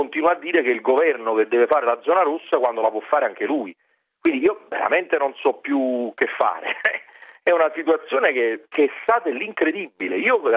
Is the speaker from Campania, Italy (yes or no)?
yes; Naples, Campania, Italy; dico io perché sono napoletano, più bello del mondo